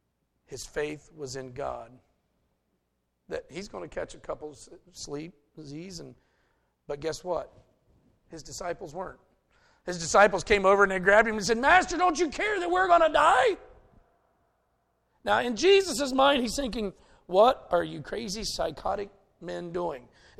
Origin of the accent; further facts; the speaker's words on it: United States; we grew up here in Morrow County. We had what? There were three total black kids in the school system in this county at that time.